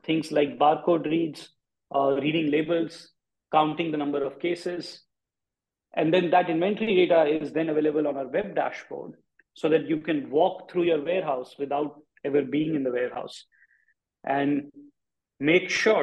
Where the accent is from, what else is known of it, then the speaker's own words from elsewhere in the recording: Delhi, India; a pivotal moment for a boy growing up in Delhi